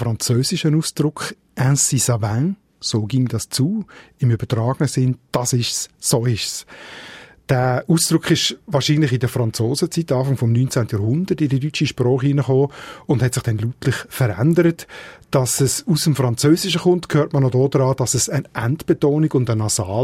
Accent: Switzerland; vor allem zu Berlin gebraucht. Und nicht bei uns in der Schweiz.

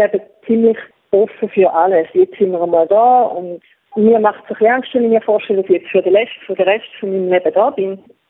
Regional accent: Switzerland; so wie bei uns in der Schweiz, da tut man eigentlich von den Eltern ein bisschen fernhalten.

